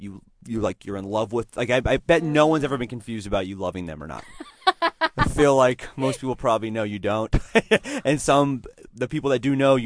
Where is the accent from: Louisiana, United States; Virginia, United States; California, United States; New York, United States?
California, United States; San Diego; I feel like it's a place where I'm from San Diego